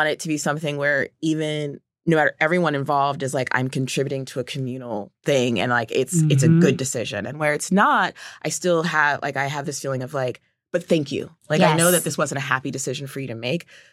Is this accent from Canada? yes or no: no; United States; So it's written like the Italian, pronounced like the French, but I'm an American.